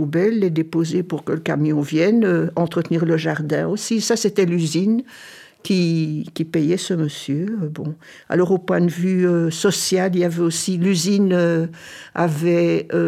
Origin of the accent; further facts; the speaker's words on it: Brussels, Belgium; born there; Moi, je suis née à Bruxelles, à l'hôpital Saint-Pierre. Et puis, j'ai habité au Familistère Godin, parce que mon père travaillait à l'usine des poêles Godin. Et j'y ai vécu jusqu'en 1964